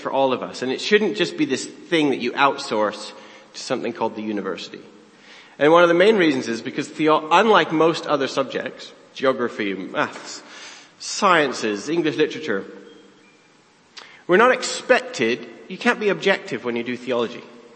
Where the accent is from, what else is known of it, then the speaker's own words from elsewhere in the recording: Canada; So I'm originally Canadian.